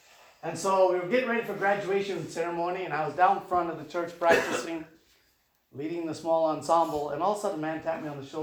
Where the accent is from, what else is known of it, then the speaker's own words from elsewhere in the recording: Midwest, United States; accent: Midwestern; I'm Midwestern all the way through, okay? People still tell me my accent is from the Midwest.